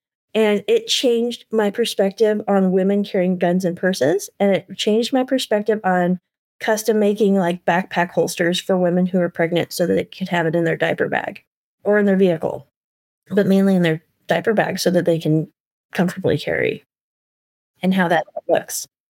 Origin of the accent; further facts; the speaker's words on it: Portland, Oregon, United States; And yeah, I grew up in Southeast Portland.